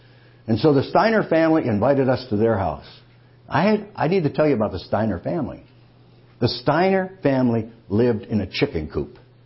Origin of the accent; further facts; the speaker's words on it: Monroe, Michigan, United States; Now, I grew up in Monroe, Michigan. Our church had about 200 people.